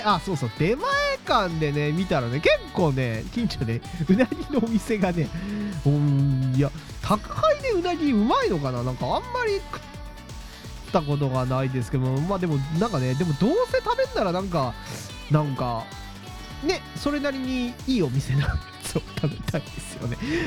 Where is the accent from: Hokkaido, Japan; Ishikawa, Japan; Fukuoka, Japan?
Hokkaido, Japan; 僕が北海道出身っていうところもあって